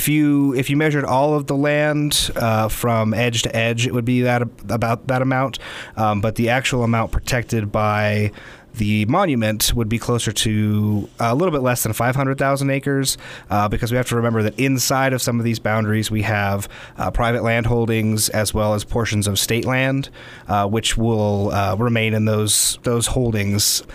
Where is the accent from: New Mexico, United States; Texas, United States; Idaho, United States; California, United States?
New Mexico, United States; Las Cruces; I grew up here in Las Cruces. I grew up camping with my dad, later on in life going hunting on public lands here in Doñana County as well as around the state.